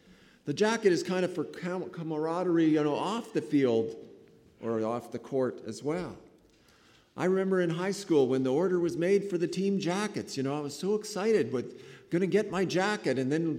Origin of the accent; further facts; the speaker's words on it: Canada; I am Canadian. I want to say even a lot more than that. I am a Christian.